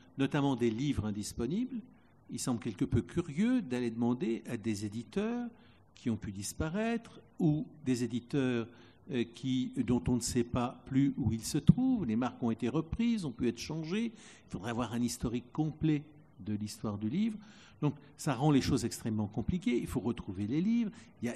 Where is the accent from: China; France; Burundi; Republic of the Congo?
Republic of the Congo; born there; moi je suis né au Congo-Brazzaville